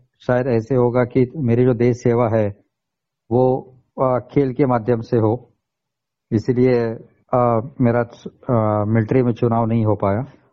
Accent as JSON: {"language": "Hindi", "town": "Pune", "region": "Maharashtra", "country": "India", "tie": "born or raised there", "said": "मेरे पिता वेल्डर थे थर्मैक्स कंपनी में, इसके कारण मेरा born and brought up to Pune हुआ। मेरी सारी स्कूलिंग जो है या एजुकेशन जो है वो सारा का सारा पुणे में हुआ था। एंड 41 इयर्स मैंने पुणे में मेरा रहना हुआ है।"}